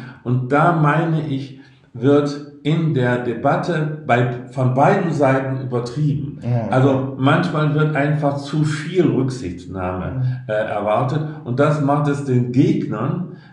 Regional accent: Rhineland, Germany; ich bin ja ein Rheinländer, du ja auch, nicht?

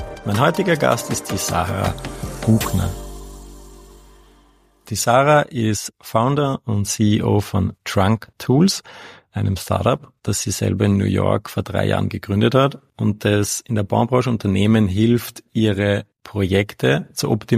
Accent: Ried im Innkreis, Upper Austria, Austria; Wir sind beide im Innviertel in Ried aufgewachsen

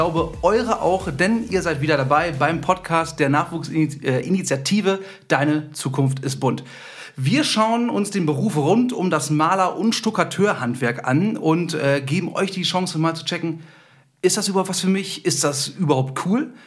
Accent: West Germany, Germany; also ich komme jetzt aus dem Westen Deutschlands. Bonn ist ja auch im Westen.

